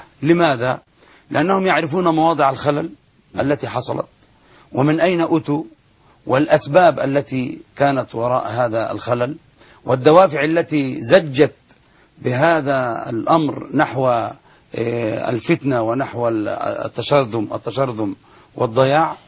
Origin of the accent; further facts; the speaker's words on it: Egypt; ويوجد من ينفخ في الشيء القليل حتى كما يقال عندنا في مصر حتى تصير الحبة قبة